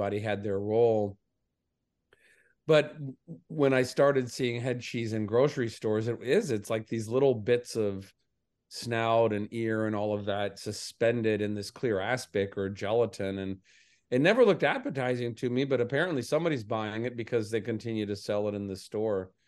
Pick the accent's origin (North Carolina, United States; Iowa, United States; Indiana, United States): Indiana, United States; Jasper; My hometown of Jasper, Indiana, had three breweries on the cusp of Prohibition